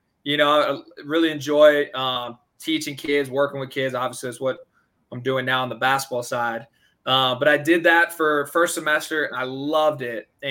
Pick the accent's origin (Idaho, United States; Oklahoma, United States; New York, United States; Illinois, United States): Illinois, United States; Whedon; Yeah. I'm from Whedon, Illinois. So yeah, it's weird. Almost anywhere else I could tell people I'm from Chicago